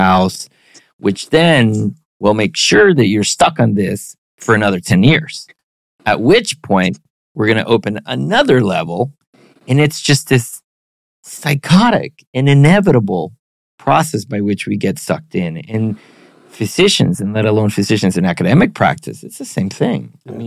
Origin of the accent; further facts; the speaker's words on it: Costa Rica; now in United States; I'm also an immigrant. I come from Costa Rica.